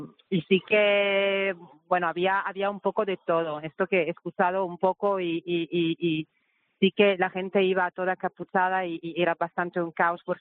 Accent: Italy; now in Spain; llevo 10 años, porque yo soy italiana, llevo 10 años en Cataluña

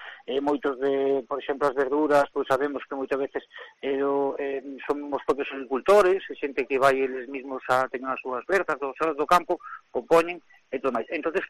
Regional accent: Galicia, Spain; Nós somos galegos

